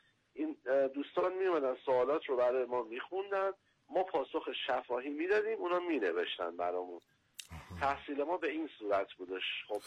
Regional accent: Iran; ما ایرانی هستیم

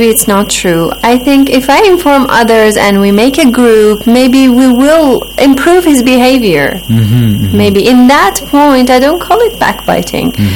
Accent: Iran; Well, I am from Iran.

